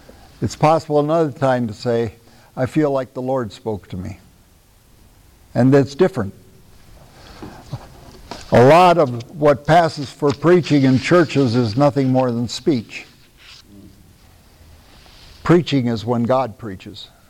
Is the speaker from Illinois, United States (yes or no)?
no; Iowa, United States; In my home state of Iowa, you had to be 21 to get married